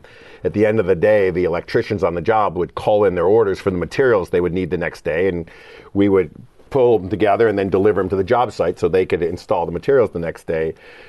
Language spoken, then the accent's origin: English; Cleveland, Ohio, United States; I grew up in Cleveland, Ohio. Typical Midwestern upbringing.